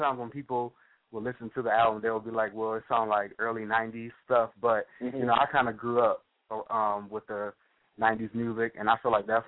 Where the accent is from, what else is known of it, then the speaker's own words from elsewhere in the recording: Detroit, Michigan, United States; born there; Well, as you said, I was born in Detroit. I started singing at the age of 3, I think.